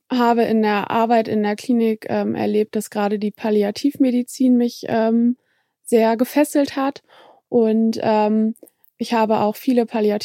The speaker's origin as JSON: {"language": "German", "town": "Hanover", "region": "Lower Saxony", "country": "Germany", "said": "Ich komme selber auch aus Hannover und habe hier auch Lebensumstände"}